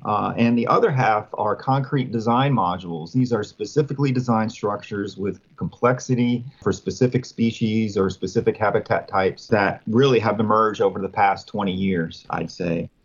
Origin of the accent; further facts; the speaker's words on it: New York, United States; moved away as an adult; now in Florida, United States; I'm originally from New York and grew up fishing, saltwater fishing with my father on the South Shore of Long Island on his little John boat. 26 years ago, I moved down here